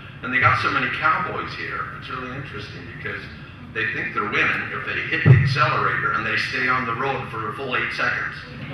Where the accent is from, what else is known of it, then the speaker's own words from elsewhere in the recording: Idaho, United States; Where we grew up in Idaho, whenever it snowed, anything like this, it's just, you know, there's nothing here.